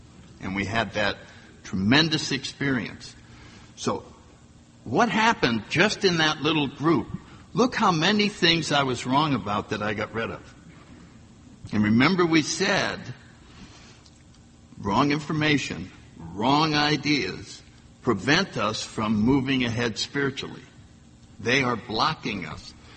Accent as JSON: {"language": "English", "region": "New England", "country": "United States", "tie": "born or raised there", "said": "You know, I grew up in New England."}